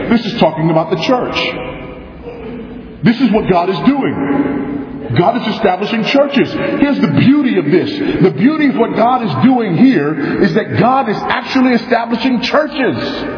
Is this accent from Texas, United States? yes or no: yes; Texas, United States; In the state of Texas, my home state, there are 26 million Texans.